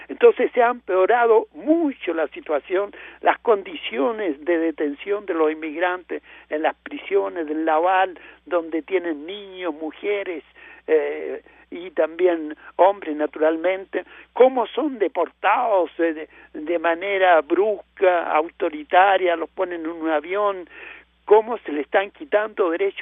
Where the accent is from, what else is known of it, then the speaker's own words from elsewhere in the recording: Chile; a nosotros como chilenos